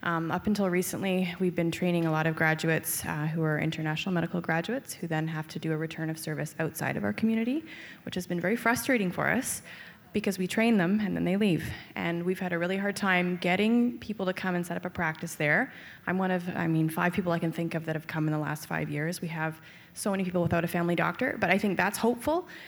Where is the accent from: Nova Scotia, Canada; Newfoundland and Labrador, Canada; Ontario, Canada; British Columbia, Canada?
British Columbia, Canada; Langley; so I come from Langley, BC